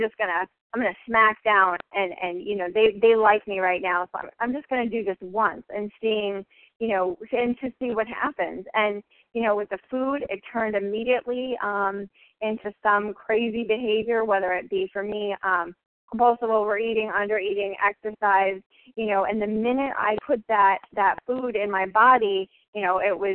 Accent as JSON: {"language": "English", "town": "Boston", "region": "Massachusetts", "country": "United States", "said": "I'm from Boston, Massachusetts"}